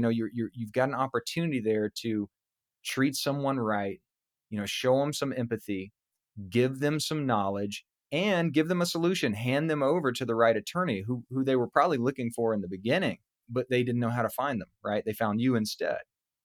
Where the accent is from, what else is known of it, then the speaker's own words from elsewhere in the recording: South Carolina, United States; now in Orlando, United States; I'd like to go back to my home state of South Carolina. We have built a great thing here in Orlando.